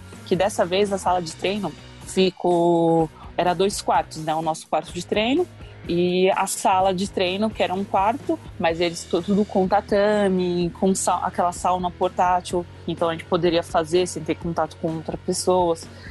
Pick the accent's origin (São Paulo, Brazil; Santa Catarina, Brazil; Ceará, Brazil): São Paulo, Brazil; Eu sou da Zona Norte de São Paulo.